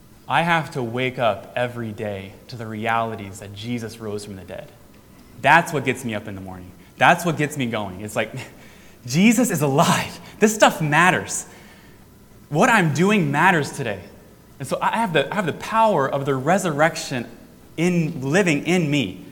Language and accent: English; Crestview, Florida, United States; This is my hometown. You guys realize that, right? Some of you who are maybe new to Crestview don't realize I grew up here. The first 18 years of my life were here.